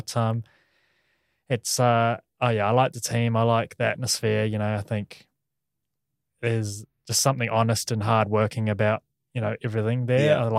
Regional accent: New Zealand; and obviously being a Kiwi too, he likes that, doesn't mind a Kiwi.

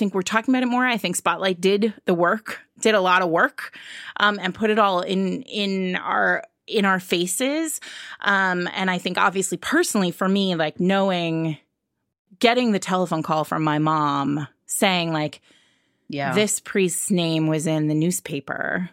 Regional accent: Rhode Island, United States; very Italian Catholic, in what we refer to as an Italian Catholicism, because like of where I grew up in Rhode Island, which is a largely Catholic

